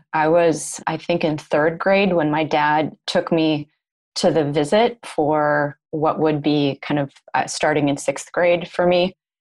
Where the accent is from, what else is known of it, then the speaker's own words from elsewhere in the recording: Palo Alto, California, United States; I actually grew up in Palo Alto. And so growing up in the heart of Silicon Valley